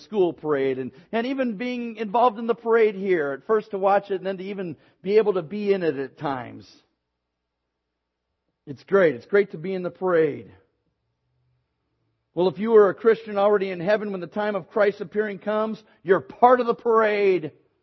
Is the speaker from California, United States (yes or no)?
yes; Hayward, California, United States; Growing up in Hayward, I remember we'd have parades for this, parades for